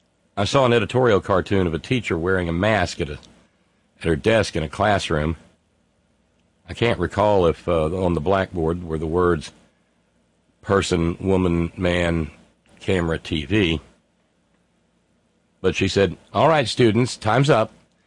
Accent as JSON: {"language": "English", "region": "Alabama", "country": "United States", "tie": "born or raised there", "lives_now": "West Virginia, United States", "said": "One county to the east, in the county where I grew up in Alabama, they've gotten up to 918 cases and 9 dead."}